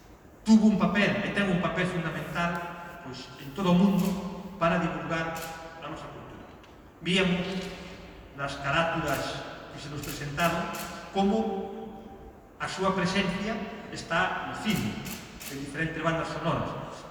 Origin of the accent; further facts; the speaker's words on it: Galicia, Spain; fomos medrando como Galicia e como galegos